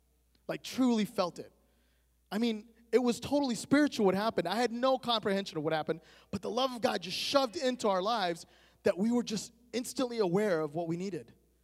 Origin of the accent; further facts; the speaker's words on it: Florida, United States; also born or lived in Puerto Rico; I was born in Puerto Rico, and I was raised in Florida, and I did not grow up in a Christian home at all.